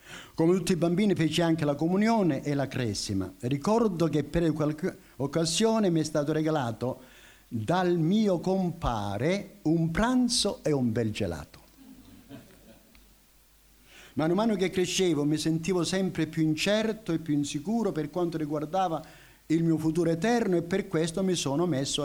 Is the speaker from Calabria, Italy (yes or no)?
yes; Rosarno, Calabria, Italy; ripresi il treno per tornare a Rosarno, mio paese